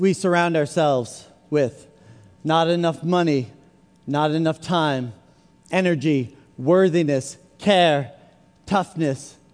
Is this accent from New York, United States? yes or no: yes; City Island, New York, United States; I grew up in the Bronx on a small island called City Island.